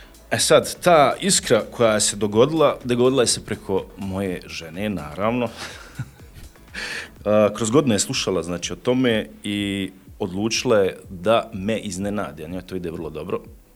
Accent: Zenica, Federation of Bosnia and Herzegovina, Bosnia & Herzegovina; ja sam rođeni Zeničanin i sve što mi je srcu blisko u Zenici je.

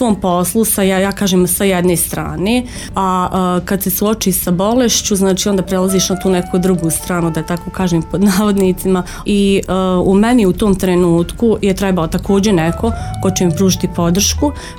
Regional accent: Zenica, Zenica-Doboj Canton, Bosnia & Herzegovina; rođena sam Zeničanka, odrasla sam u Zenci. Završila sam osnovnu školu tu na Mokušnicama. Završila sam srednju medicinsku školu, zdravstveni fakultet u Zenici

